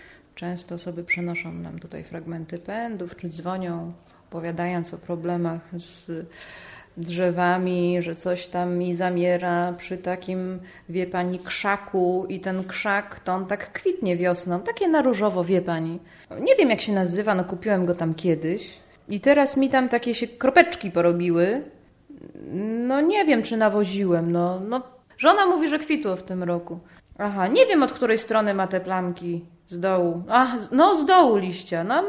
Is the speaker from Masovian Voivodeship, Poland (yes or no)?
no; Greater Poland Voivodeship, Poland; Ja jestem ze wsi, pod murowaną Gośliną i mieszkałam w granicach już Parku Krajobrazowego Puszcza Zielanka. Drzewa i las były zawsze przy mnie.